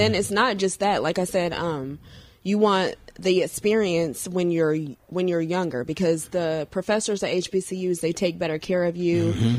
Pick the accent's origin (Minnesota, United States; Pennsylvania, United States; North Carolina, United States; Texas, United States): North Carolina, United States; now in Georgia, United States; Originally North Carolina, but I've lived here plenty of years, so I'm from Georgia now, Georgia Peach.